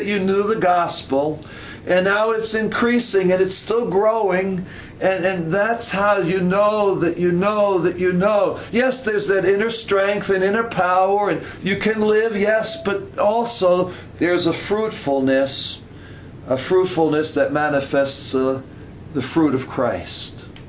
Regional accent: New York, United States; I'm from New York, and we don't know much about grapes, at least I don't from New York.

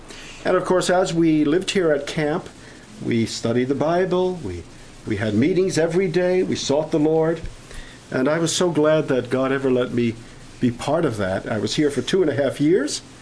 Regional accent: Brooklyn, New York, United States; I come from Canarsie, Brooklyn, and I minister there with my father-in-law.

